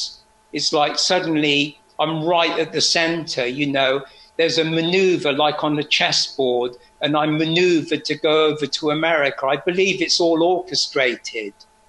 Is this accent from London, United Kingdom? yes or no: no; Oxford, South East England, United Kingdom; So I was born in March the 1st, 1945, at the end of the World War II. And I was living in Oxford, and I was brought up in a non-religious house.